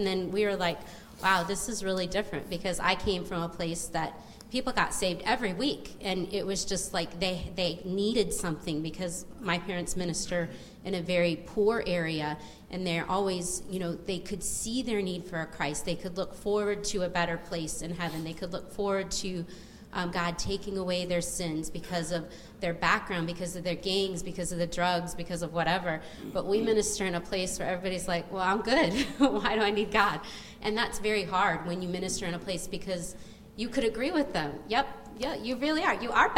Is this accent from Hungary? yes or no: no; Mexico; now in Australia; I grew up in Mexico